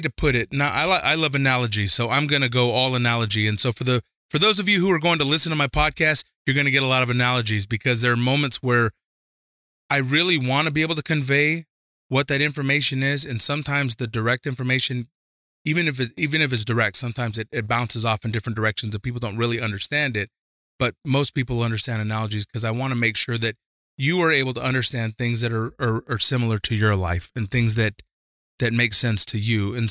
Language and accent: English; Reno, Nevada, United States; I was born in Reno, Nevada, January 3rd, 1980. Mm-hmm. I was born here in the city.